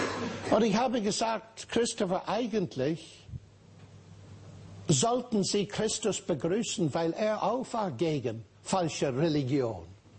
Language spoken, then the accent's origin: German; Northern Ireland, United Kingdom; German is a second language; Ich habe schon erwähnt, ich komme aus Nordirland.